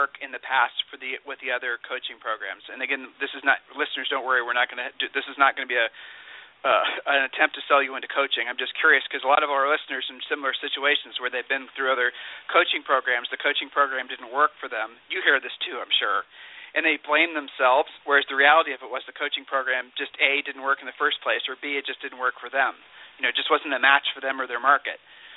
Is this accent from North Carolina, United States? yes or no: no; Ohio, United States; I'm from Ohio. And, being a Midwesterner, what I'm getting at, right? Being a Midwesterner, I'm very loyal to the Midwest